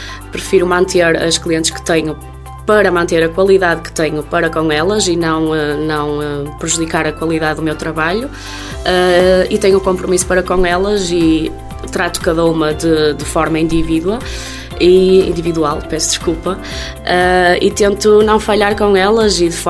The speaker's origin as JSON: {"language": "Portuguese", "town": "Santa Marta de Portuzelo", "region": "Viana do Castelo", "country": "Portugal", "said": "Eu não queria sair da zona da Miadela porque sou de Santa Marta de Portizelo"}